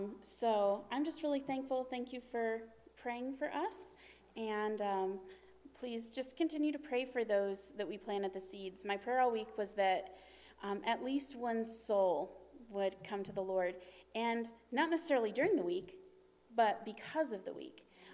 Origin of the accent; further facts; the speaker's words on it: West Virginia, United States; I grew up in West Virginia. And the roads we were on are like the roads to get to my grandparents' house.